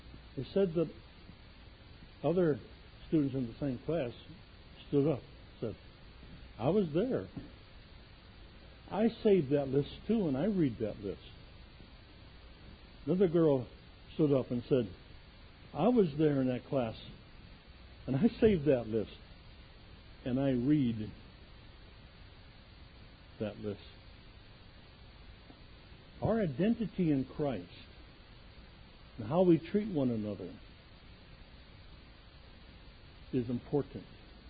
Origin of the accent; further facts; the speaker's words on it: Tbilisi, Georgia; English is a second language; now in United States; and most of the information when I was younger flickered on the screen of a small theater in my hometown of Tbilisi.